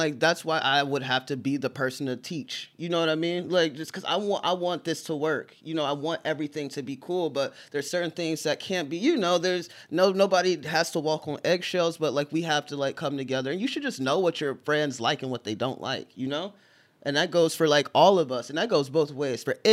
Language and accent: English; Ohio, United States; now in Los Angeles, United States; Yes. I come from Ohio.